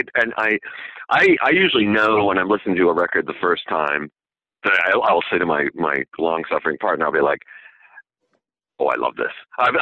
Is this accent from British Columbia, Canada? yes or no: no; St. George, New Brunswick, Canada; I grew up finding by myself through like magazines and shit in rural New Brunswick. And because we didn't actually have much music, but our cable system was so shitty in St. George